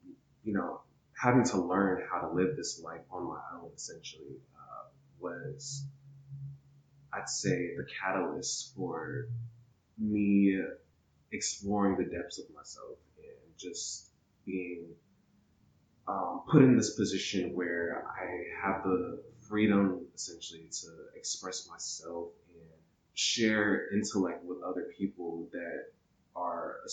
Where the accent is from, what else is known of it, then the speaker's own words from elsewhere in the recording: Virginia, United States; moved away as an adult; I'm originally from Virginia, and I was brought here through the military.